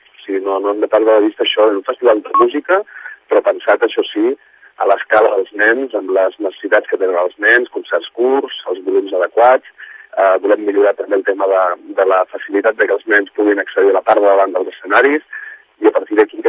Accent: Sant Cugat, Catalonia, Spain; Jo soc de Sant Cugat.

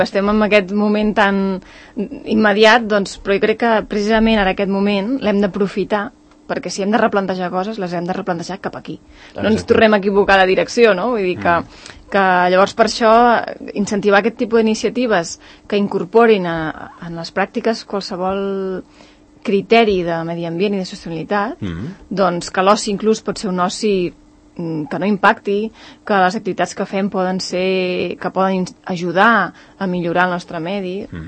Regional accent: Mirassol, Catalonia, Spain; De fet, no és casualitat que jo també soc de Mirassol i diverses persones que estan involucrades en el projecte són de Mirassol. I jo he nascut allà, llavors quan explico el barri de que jo soc de quan era petita, doncs era això, el meu carrer era de terra

